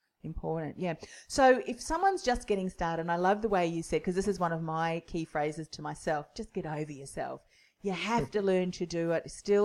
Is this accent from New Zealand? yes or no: yes; New Zealand; I'm originally from New Zealand too, and we, you know, we kind of take the mickey out of ourselves.